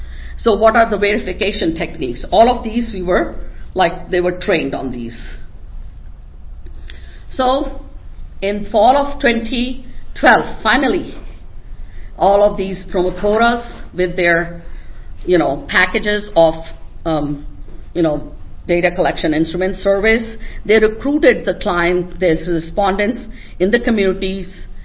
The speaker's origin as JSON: {"language": "English", "country": "India", "said": "Then it could be cultural, and I'm Indian, so I could do that."}